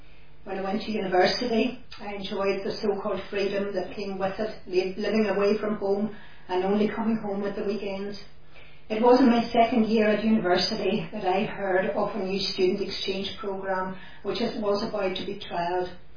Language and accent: English; Bavaria, Germany; I was brought up in Bavaria, Germany, in a small village close to the Austrian border. In fact, Hitler's birthplace in Austria, a town called Braunau, is less than half an hour's drive away from where I grew up and where my mum and brothers still live today.